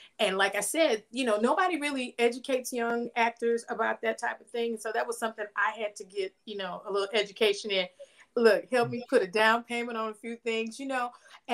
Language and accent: English; Marshall, Texas, United States; I'm originally from East Texas. Marshall is like 150 miles east of Dallas. So my parents came to Dallas for work.